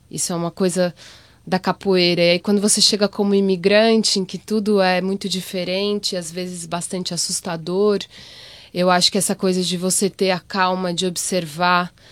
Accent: São Paulo, Brazil; na verdade eu comecei capoeira quando eu tinha 17 anos no Brasil, em São Paulo. Eu sou de São Paulo.

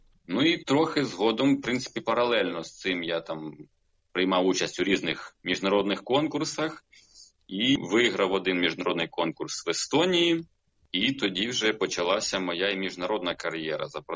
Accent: Pavlohrad, Dnipropetrovsk Oblast, Ukraine; born there; Народився я в місті Павлоград, це Дніпропетровська область. В Україні.

